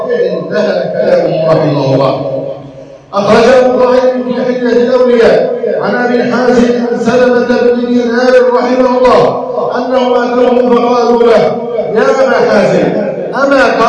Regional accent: Egypt; أن يحفظ بلدنا مصر أمن الأمانة

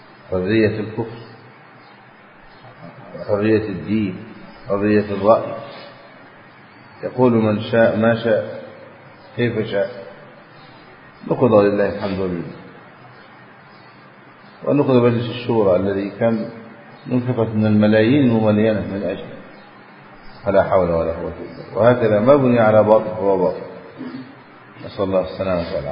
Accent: Egypt; حتى هذا الدستور الذي كتب في بلادنا مصر

